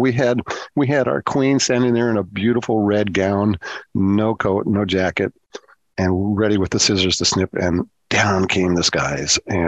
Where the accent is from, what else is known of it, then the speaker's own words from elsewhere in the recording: Newport, Oregon, United States; You know, I grew up in Newport, and I miss the beach.